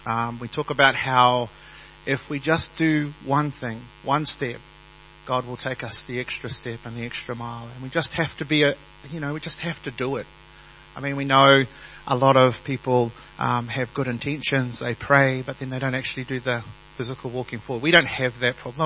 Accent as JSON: {"language": "English", "country": "Samoa", "tie": "born or raised there", "first_language": "Samoan", "second_language": "English", "said": "I'm Samoan. I'm a Samoan chief. I'm a Samoan Matai. And I speak Samoan. I was brought up in Samoa. I don't look it, but I am."}